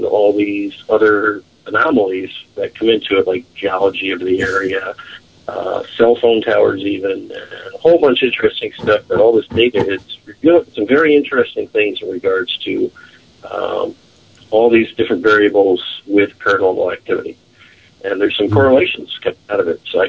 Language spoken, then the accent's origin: English; New York, United States; I grew up in New York myself.